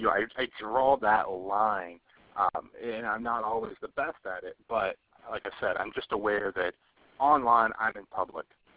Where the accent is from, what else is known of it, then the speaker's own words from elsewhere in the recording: the South, United States; I'm from the South. I hope you appreciate it.